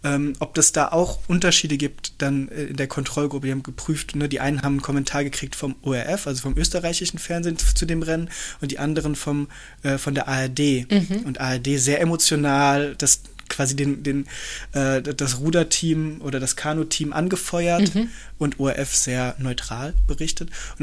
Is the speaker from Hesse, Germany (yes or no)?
yes; Frankfurt, Hesse, Germany; Also ich bin ja Frankfurter. Also ich bin ja hier geboren, aufgewachsen, nicht richtig weggekommen.